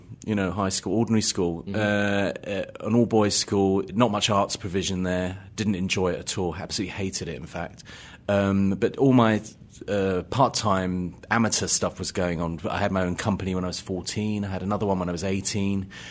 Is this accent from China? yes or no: no; London, United Kingdom; Well, I lived in London. I'm a Londoner.